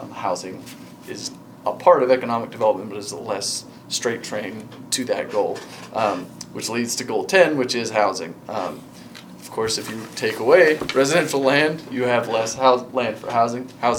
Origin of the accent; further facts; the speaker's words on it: Condon, Oregon, United States; I'm from Condon, so it's nice to be home and I get to spend the night in Condon when I come to Fossil